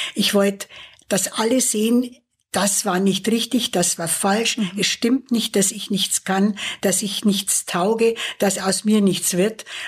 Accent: Bavaria, Germany; mein Heimatland.

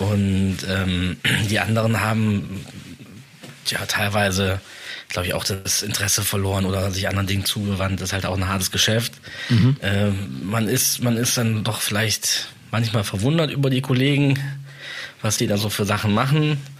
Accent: Grevenbroich, North Rhine-Westphalia, Germany; also born or lived in Cologne; now in Berlin, Germany; Ursprünglich komme ich aus Grevenbruch, eine Kleinstadt im Rheinland. Und ich bin dann über die Zwischenstation Köln 2010 nach Berlin gezogen.

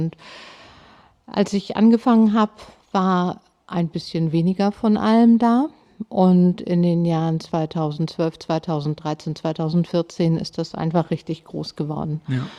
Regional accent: Hamburg, Germany; Ich komme aus Hamburg und bin in Harburg aufgewachsen.

